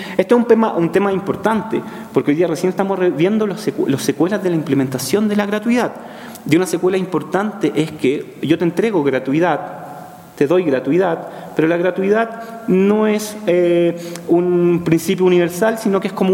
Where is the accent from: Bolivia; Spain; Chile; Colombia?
Chile; Yo vengo de Chile, no tengo idea de lo que significa con orientación pública.